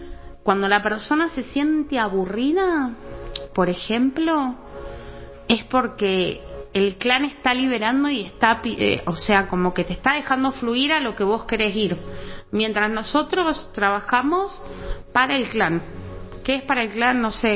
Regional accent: Río Gallegos, Santa Cruz, Argentina; born there; yo nací acá en Río Gallegos, mi deuda va a ser con Río Gallegos.

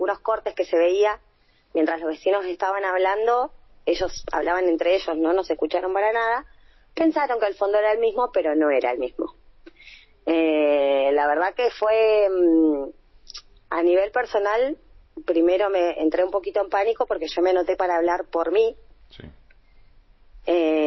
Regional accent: El Calafate, Santa Cruz, Argentina; yo que nací acá en Calafate, hace 40 años que vivo acá

